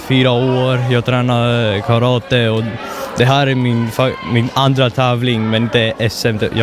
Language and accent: Swedish; Greece; now in Stockholm, Sweden; Nej, jag kommer från Grekland och jag bor i Stockholm.